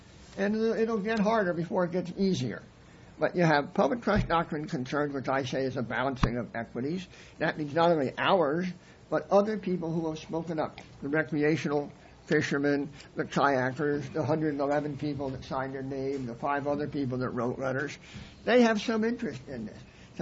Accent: New Jersey, United States; in my home state of New Jersey

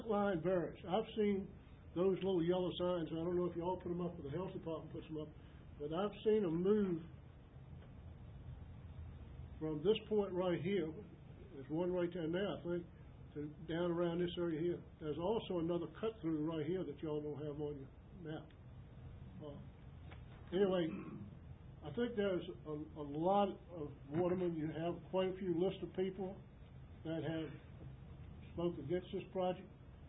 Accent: Deltaville, Virginia, United States; I'm from Deltaville.

